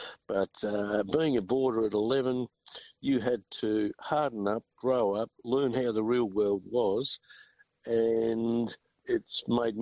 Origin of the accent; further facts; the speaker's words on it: Rosebery, Tasmania, Australia; born there; Well, I was born in Rosebery and I was the eldest of six children.